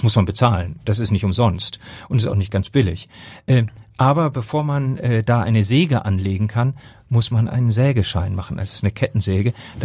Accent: Rotenburg, Lower Saxony, Germany; Ich komme nun aus der Region Rothenburg-Würme und da haben wir auch einige Plätze, wo es möglich wäre

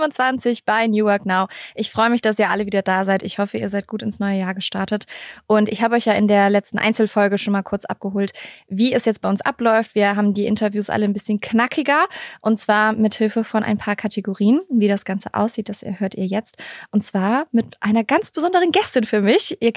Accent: Eschweiler, North Rhine-Westphalia, Germany; ich komme ursprünglich aus der Nähe zwischen Aachen und Köln, aus Eschweiler

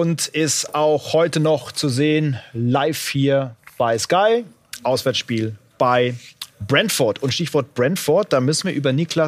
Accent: Bavaria, Germany; Ach, ein Franke wie ich

